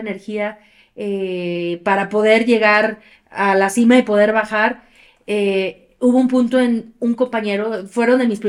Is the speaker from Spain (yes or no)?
no; Aguascalientes, Mexico; la camioneta se rentaba de Aguascalientes, de donde soy, hacia Puebla